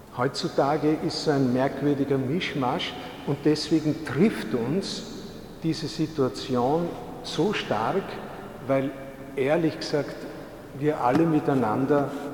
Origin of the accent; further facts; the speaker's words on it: Salzburg, Austria; Ich bin ja in Salzburg aufgewachsen und bin deswegen gewohnt, mit Touristen zu leben.